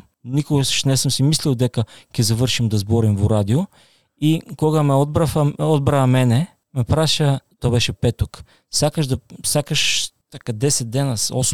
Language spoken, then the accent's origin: Macedonian; Mihaylovgrad, Montana Province, Bulgaria; Тоа беше во мојот роден град